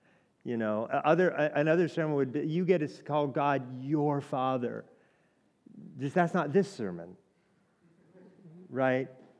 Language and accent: English; Oregon, United States; also born or lived in Hawaii; now in Atlanta, United States; I can't tell you why I was born in Hawaii and then grew up in Oregon and then, you know, landed in Atlanta.